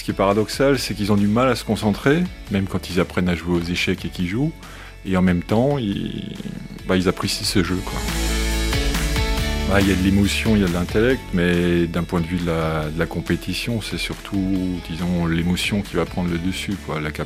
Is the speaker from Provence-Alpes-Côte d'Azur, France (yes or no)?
no; Grand Est, France; Moi, je travaille dans le canton du Jura, mais surtout en Alsace, puisque je suis alsacien.